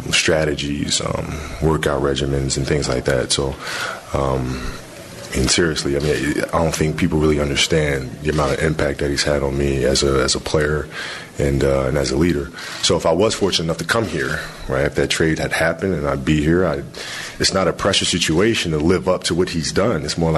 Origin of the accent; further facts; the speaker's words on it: Italy; also born or lived in United States; as a kid growing up in Italy, I mean, all I had was video.